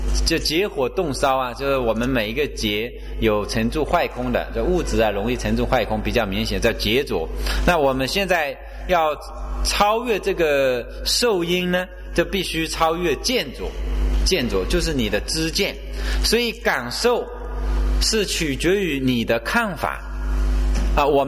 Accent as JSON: {"language": "Chinese", "country": "China", "said": "我们中国人不行，我们中国是吃饱了干活干不动你会累死"}